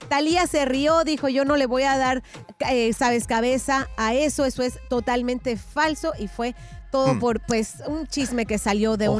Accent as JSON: {"language": "Spanish", "country": "Mexico", "said": "como mexicana me afecta."}